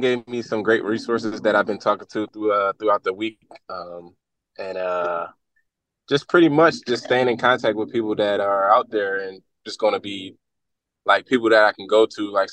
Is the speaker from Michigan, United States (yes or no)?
no; Philadelphia, Pennsylvania, United States; I'm hearing that, but I grew up in Philly, so it's not too much colder than Philly.